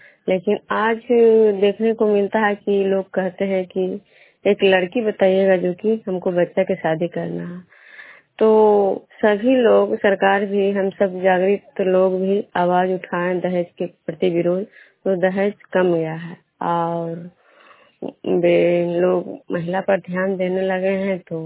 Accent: Vishnupur, Bihar, India; मैं बिष्णुपुर ग्राम खजरा पंचायत नालंदा जिला नानुसा प्रखंड के निवासी हूँ।

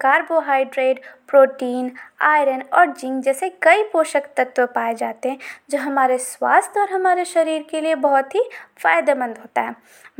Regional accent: Ranchi, Jharkhand, India; और मैं रांची से हूँ।

